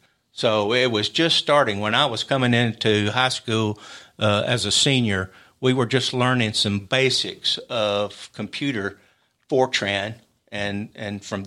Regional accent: Columbia, Tennessee, United States; And my mom was raised here in Columbia. And we grew up, my brother and I, in Columbia.

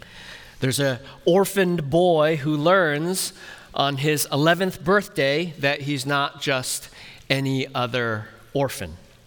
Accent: California, United States; moved away as an adult; now in Minnesota, United States; I'm not one of those Swedish immigrants. I'm a transplant from California, and so my kids know that we root for the 49ers because I grew up watching Steve Young and Jerry Rice.

